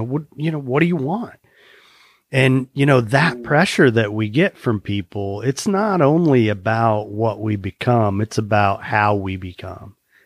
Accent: Midwest, United States; work ethic was a big thing in the home where I grew up, and I'm a Midwesterner.

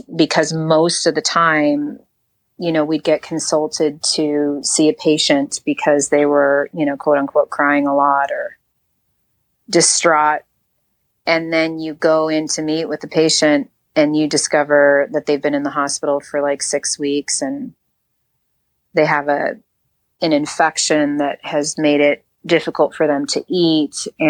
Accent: Owen Sound, Ontario, Canada; born there; It's in Ontario, and it's small town. At the time, the way they would describe it to me is that it had a hospital and a hockey rink.

